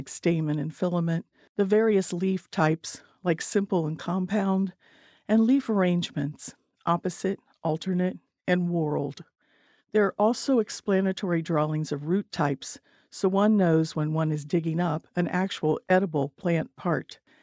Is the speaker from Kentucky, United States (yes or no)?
yes; Grants Lake, Kentucky, United States; Wild blackberries are not a surprise to me since I grew up in Grants Lake, Kentucky.